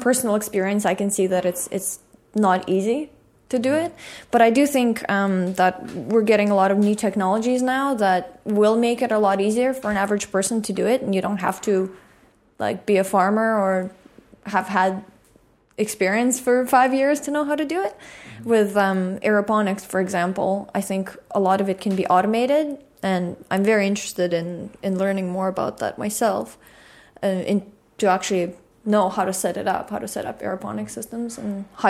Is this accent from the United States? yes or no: no; Russia; I grew up in the Soviet Union, and then when I was 6 or 7 years old, Soviet Union crashed, and there was pretty much anarchy for a couple of years. There was no stable government in Russia